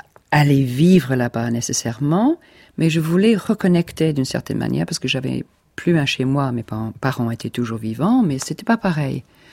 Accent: England, United Kingdom; peut-être c'est parce que je suis anglaise

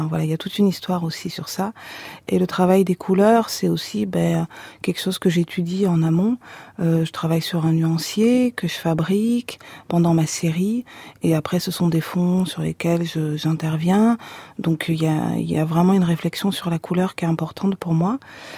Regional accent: Nouvelle-Aquitaine, France; En effet, j'ai grandi en Corrèze. Et enfant unique

